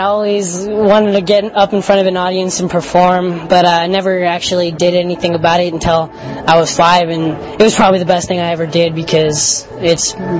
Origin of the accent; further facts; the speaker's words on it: Eastvale, California, United States; from Eastvale, California.